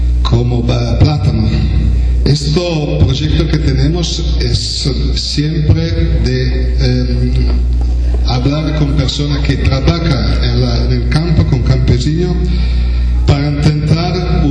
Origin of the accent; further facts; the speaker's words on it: Italy; Spanish is a second language; soy italiano. Me pongo las... Excuso porque no hablo muy bien español.